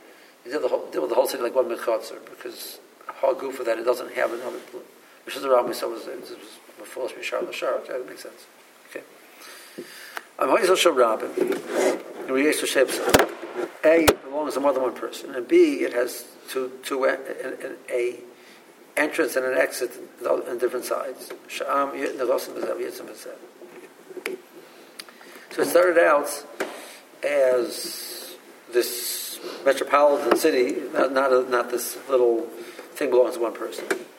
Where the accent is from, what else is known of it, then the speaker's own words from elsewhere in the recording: Baltimore, Maryland, United States; Yeah, I came from Baltimore. Baltimore, they carry on Shabbos.